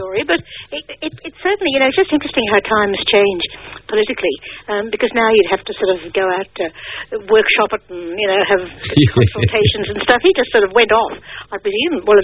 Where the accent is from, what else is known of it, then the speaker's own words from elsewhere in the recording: Sri Lanka; I liked the Sri Lankan one, because I grew up in Sri Lanka